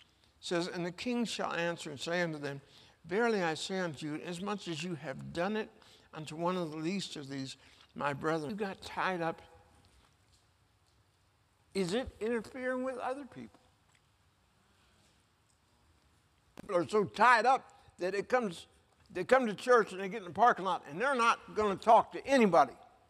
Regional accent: Detroit, Michigan, United States; Yeah, I'm from Detroit. Everybody knows now.

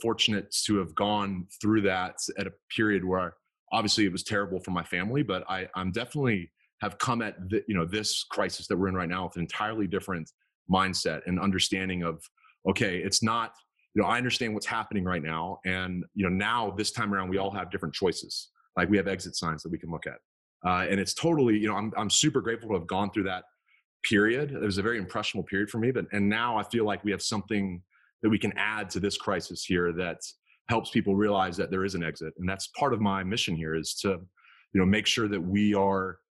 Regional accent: the South, United States; I'm a Southern boy. Grew up in the South.

